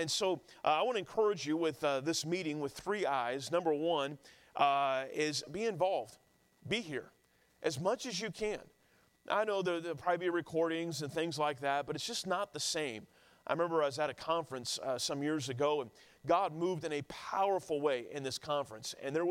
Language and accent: English; Sacramento, California, United States; also born or lived in Kansas; I grew up in Sacramento, California. I was born in Kansas. I'm kind of a Midwesterner at heart, but grew up there in California.